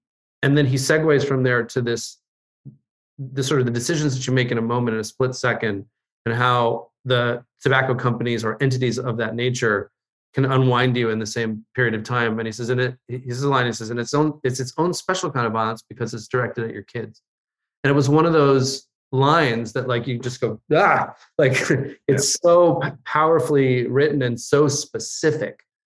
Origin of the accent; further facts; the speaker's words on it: Los Angeles, California, United States; And I grew up in Los Angeles, but there were areas, parts, worlds in Los Angeles that I had never discovered until I worked there